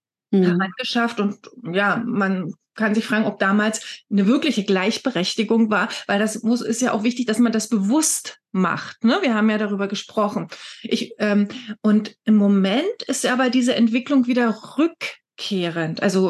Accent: East Germany, Germany; Also ich bin ja auch selbst in der DDR groß geworden.

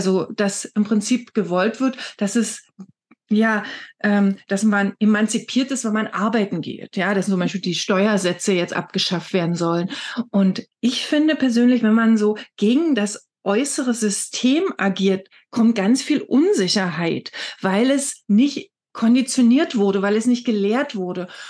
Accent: East Germany, Germany; Also ich bin ja auch selbst in der DDR groß geworden.

